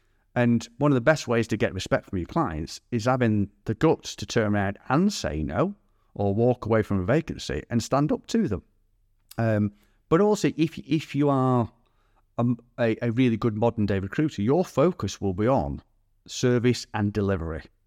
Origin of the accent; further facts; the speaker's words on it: United Kingdom; You know, something we should be proud of as British recruiters. We are the best in the world at what we do.